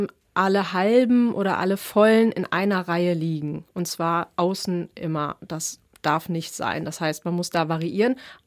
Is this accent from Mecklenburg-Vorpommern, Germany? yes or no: no; Essen, North Rhine-Westphalia, Germany; also ich komme aus Essen